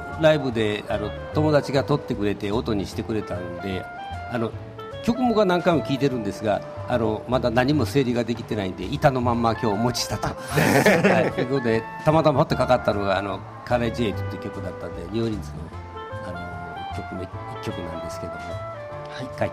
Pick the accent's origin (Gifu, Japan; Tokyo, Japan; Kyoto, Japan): Kyoto, Japan; Maizuru; 私が、この舞鶴の出身なもんで、以前から関西で、いろんな活動に参加させていただいてたんですけども